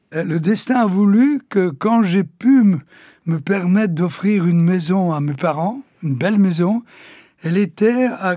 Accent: Sicily, Italy; now in Belgium; Donc je suis belge officiellement depuis 4 ans, et italien depuis ma naissance.

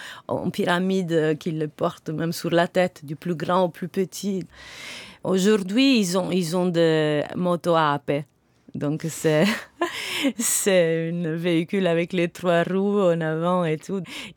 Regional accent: Messina, Sicily, Italy; French is a second language; Oui, je suis née à Messine, dans une ville assez bourgeoise où mes parents, ils évitaient de parler sicilien avec nous, ils parlaient sicilienne entre eux.

